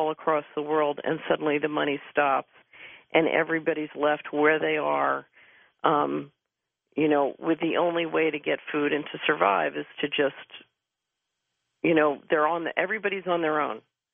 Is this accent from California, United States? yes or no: no; Philadelphia, Pennsylvania, United States; My neighbor, I grew up in West Philadelphia, about a block away from where … mother lived.